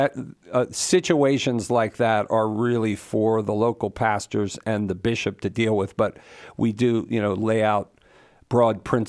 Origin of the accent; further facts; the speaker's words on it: Virginia, United States; When I was a kid, I was from Virginia, and we used to go to North Carolina, and a lot of times we went to Myrtle Beach, South Carolina, so we went right by y'all in North Carolina.